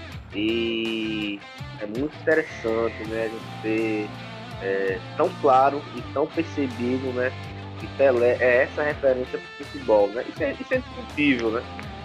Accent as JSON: {"language": "Portuguese", "country": "Brazil", "said": "Mas eu, como brasileiro"}